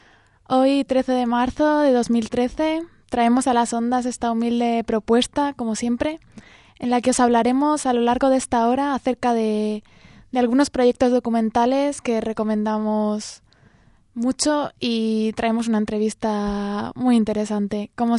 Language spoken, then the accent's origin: Spanish; Texas, United States; accent: Texas; Spanish is a second language; Sobre todo con mi acento de Texas, cuando hago las referencias